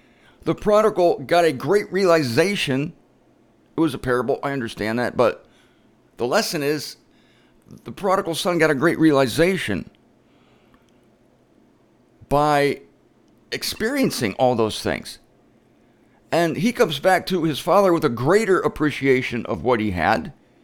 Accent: Ohio, United States; later today I'm going to be flying to my home state of Ohio. I'm going to visit my family.

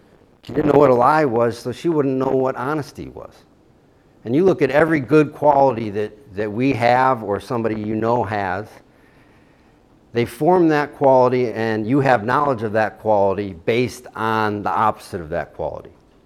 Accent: Illinois, United States; I grew up 32 miles outside of Chicago, so I was a big fan.

